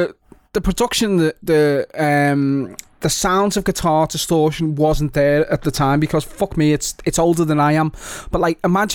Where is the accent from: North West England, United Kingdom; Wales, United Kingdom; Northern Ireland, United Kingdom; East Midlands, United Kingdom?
North West England, United Kingdom; Liverpool; and I'm from Liverpool